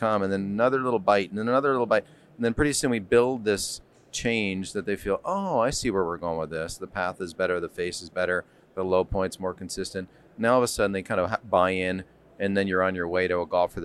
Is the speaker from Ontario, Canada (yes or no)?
yes; Toronto, Ontario, Canada; born or raised there